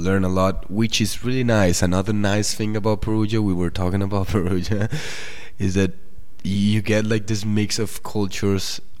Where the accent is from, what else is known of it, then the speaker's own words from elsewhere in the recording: Colombia; oh, I come from Colombia, people think about narcos